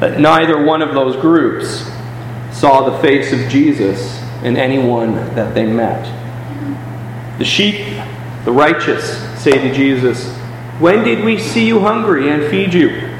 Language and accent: English; Toronto, Ontario, Canada; Growing up in Toronto, I would head down as a teenager down to Queen Street.